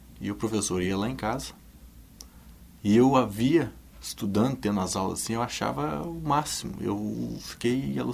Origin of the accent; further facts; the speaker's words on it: Minas Gerais, Brazil; Começou, eu sou mineiro, né